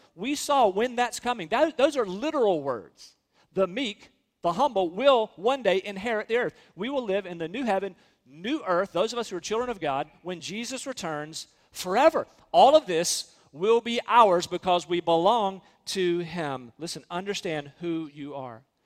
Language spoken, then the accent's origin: English; North Carolina, United States; I grew up on the Edgecombe County line, on the side of the tracks. I could hear the train. I mean, I was close to downtown, but I was keenly aware that my side of town was declining.